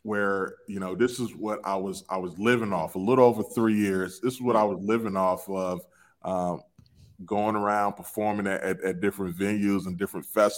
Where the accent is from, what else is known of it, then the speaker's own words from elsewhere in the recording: North Carolina, United States; Raised, born and raised in North Carolina.